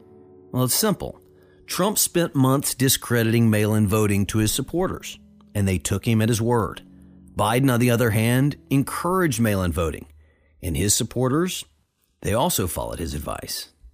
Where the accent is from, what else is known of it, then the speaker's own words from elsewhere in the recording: Tennessee, United States; Contrast that with, say, my home state of Tennessee.